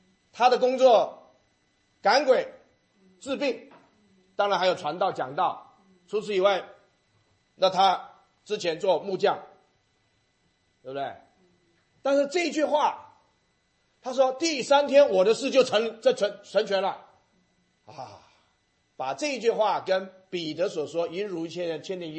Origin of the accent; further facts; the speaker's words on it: China; 所以我们中国人还是按照创世纪发现了这个阴阳的道理